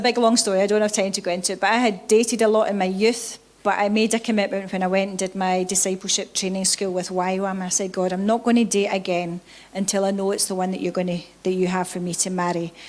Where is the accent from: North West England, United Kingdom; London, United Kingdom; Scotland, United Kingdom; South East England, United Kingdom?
Scotland, United Kingdom; Greenock; moved away as an adult; now in Indonesia; So you can tell that I'm not Indonesian for the accent, yeah? So I'm Scottish, but I have been born and brought up in Greenock. But I have been out in Indonesia now for 18 years.